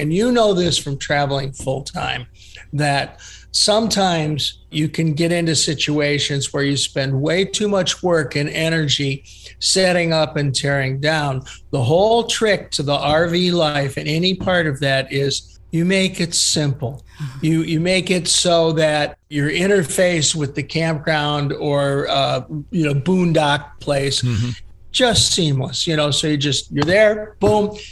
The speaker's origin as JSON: {"language": "English", "town": "East Cleveland", "region": "Ohio", "country": "United States", "tie": "born or raised there", "said": "I grew up in East Cleveland. I went to Shaw High School."}